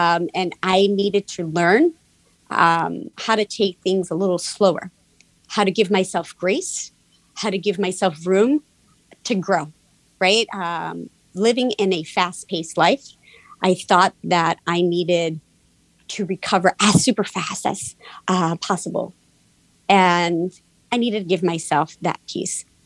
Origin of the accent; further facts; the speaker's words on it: New York City, New York, United States; So my parents moved a little bit around, but they settled on Parkchester in this little home, and I grew up there.